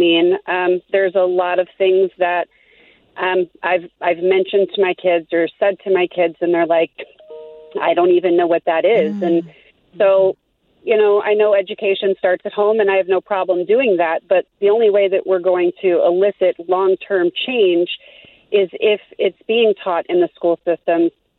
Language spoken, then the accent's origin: English; Southern US, United States; now in Forest Lake, United States; I grew up in the South, and that's just something that, I don't know, it was just part of our curriculum.